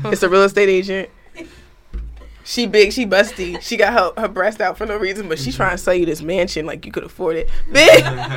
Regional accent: Pennsylvania, United States; Because, you know, I'm from the Poconos and shit.

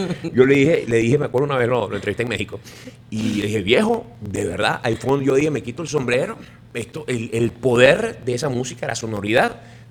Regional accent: Venezuela; yo como venezolano, por supuesto, que mi país está sufriendo una migración insólita

